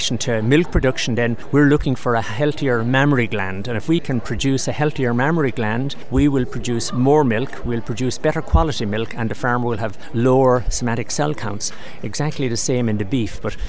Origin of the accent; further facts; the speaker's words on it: Ireland; I come from Ireland, and we produce a lot of grass-fed beef there